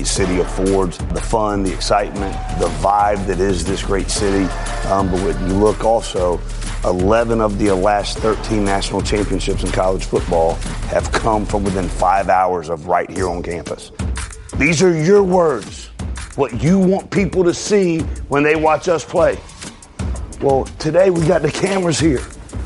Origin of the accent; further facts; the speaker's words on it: Atlanta, Georgia, United States; I'm from Atlanta. I love Atlanta.